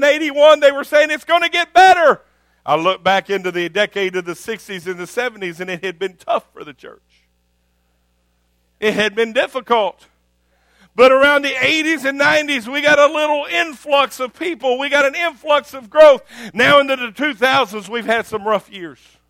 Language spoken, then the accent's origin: English; United States; No, because yes, I'm American. Yes, I love the American flag, and bring me some apple pie, and I'll show you how much I like it.